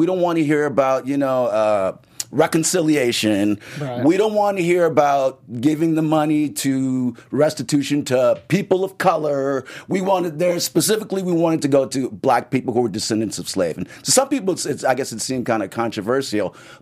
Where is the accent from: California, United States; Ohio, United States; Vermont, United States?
California, United States; Los Angeles; Born and raised in LA, city boy.